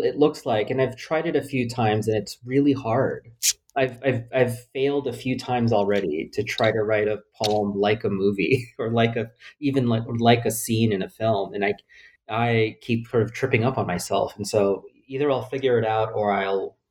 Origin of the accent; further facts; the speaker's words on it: Philippines; being undocumented, being queer, being Filipino, et cetera.